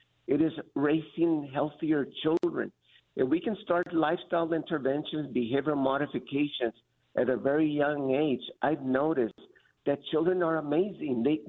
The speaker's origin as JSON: {"language": "English", "town": "San Antonio", "region": "Texas", "country": "United States", "tie": "born or raised there", "also_born_or_lived": "Wyoming", "said": "So I don't remember living in Wyoming other than I was probably about 4 months old, but I grew up here in San Antonio."}